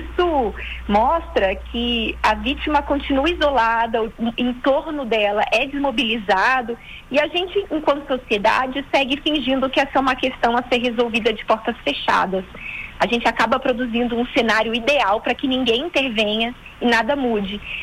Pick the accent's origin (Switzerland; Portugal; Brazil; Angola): Brazil; o nosso clima coletivo enquanto brasileiros